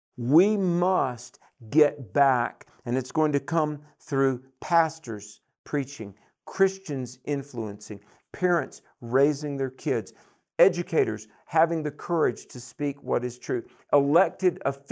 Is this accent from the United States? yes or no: yes; the South, United States; accent: Southern; As a poor, ignorant Southern white boy, everybody made fun of my accent.